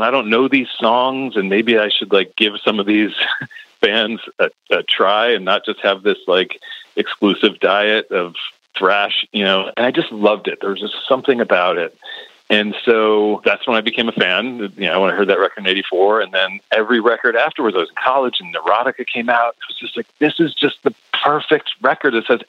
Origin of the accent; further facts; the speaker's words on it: Morristown, New Jersey, United States; I'm from Morristown, New Jersey.